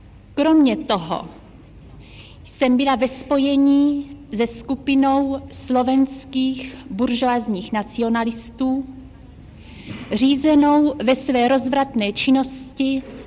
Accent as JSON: {"language": "Czech", "town": "Brno", "region": "South Moravian Region", "country": "Czechia", "tie": "born there"}